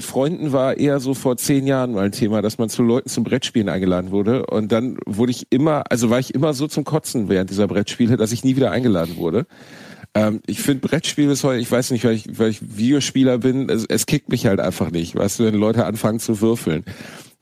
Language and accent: German; Gelsenkirchen, North Rhine-Westphalia, Germany; Das ist Gelsenkirchen, meine Heimatstadt, hat eine Trabrennbahn.